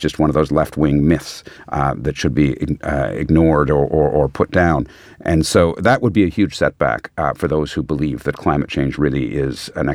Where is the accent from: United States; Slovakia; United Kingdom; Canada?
Canada; As a Canadian, I am saying it in a good way.